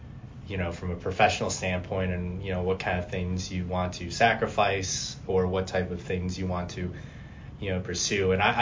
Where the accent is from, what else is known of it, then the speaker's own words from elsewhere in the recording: Fergus Falls, Minnesota, United States; So in brief, grew up here in Fergus Falls, raised here, graduated from the high school.